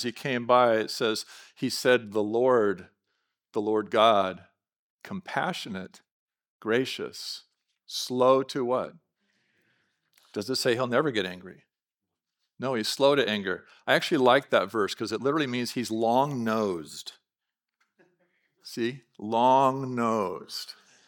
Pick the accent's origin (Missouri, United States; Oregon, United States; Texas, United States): Oregon, United States; When I was growing up in Southern Oregon, we'd go water skiing all the time